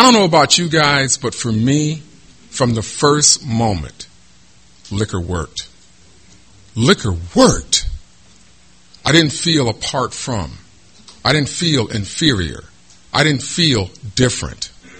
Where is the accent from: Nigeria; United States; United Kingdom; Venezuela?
United States; Midwest; born there; I was born in the Midwest to a middle-class family